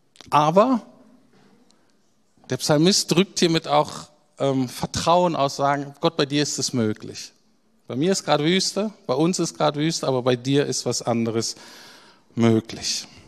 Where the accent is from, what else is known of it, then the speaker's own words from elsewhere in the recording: Germany; Okay, ich weiß, wir sind Deutsche.